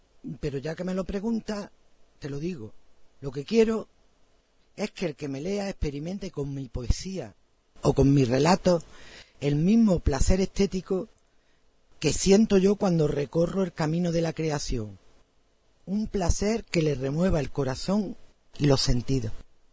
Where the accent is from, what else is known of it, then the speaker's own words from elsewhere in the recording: Luque, Andalusia, Spain; mi pueblo natal, Luque, en la provincia de Córdoba